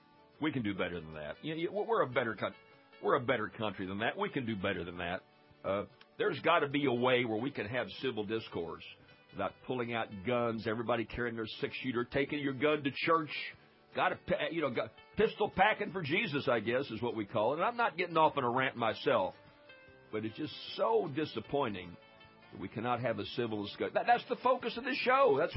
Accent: Louisiana, United States; There's very little civility in the politics of my home state of Louisiana.

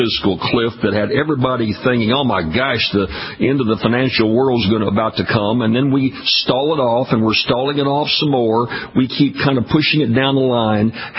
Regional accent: Louisiana, United States; I'm from Louisiana. We got a pretty bright delegation.

